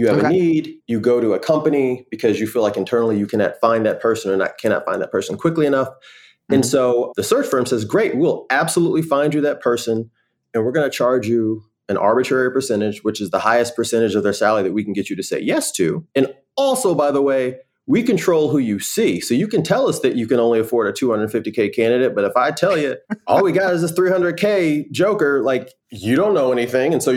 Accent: Cleveland, Ohio, United States; So, like you, had some familiarity with the 216, born and bred in Cleveland, Ohio.

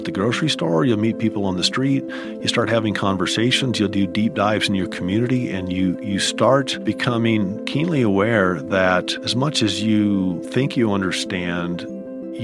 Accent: Nebraska, United States; And I grew up in Nebraska around a rural environment.

